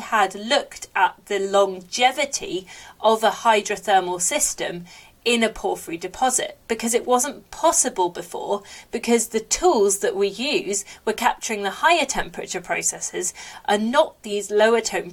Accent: United Kingdom; now in Canada; So it's been really interesting for me as a British geologist working in Canada, learning about the First Nations

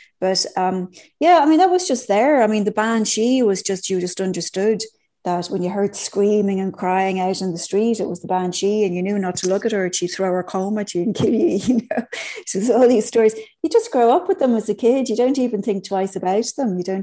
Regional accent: Ireland; Yeah, I grew up in Ireland, you know, when it was still a fairly Catholic country. Well, a very largely Catholic country I grew up in.

